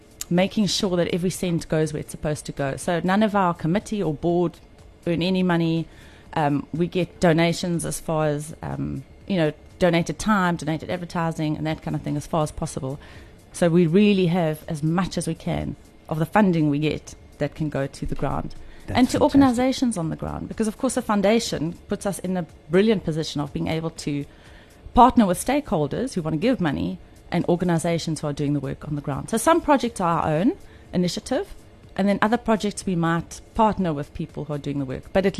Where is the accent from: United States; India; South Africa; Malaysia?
South Africa; Pretoria, Gauteng; I grew up in Pretoria. Every year we used to come to the sea, to Salt Rock, actually, on holiday.